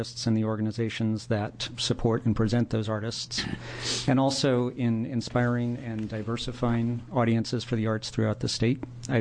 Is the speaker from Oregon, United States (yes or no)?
yes; Portland, Oregon, United States; born there; I was born in Portland and have lived in Oregon most of my life.